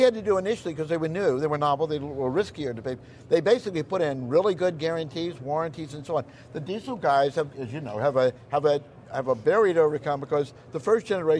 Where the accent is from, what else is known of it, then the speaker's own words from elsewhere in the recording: Louisiana, United States; I'm from Louisiana.